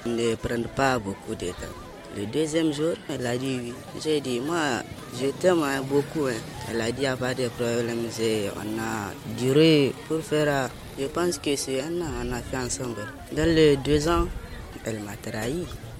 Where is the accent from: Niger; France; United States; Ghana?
Niger; Niamey; j'ai 18 ans, je suis en classe de 5e B, je suis de Niamey.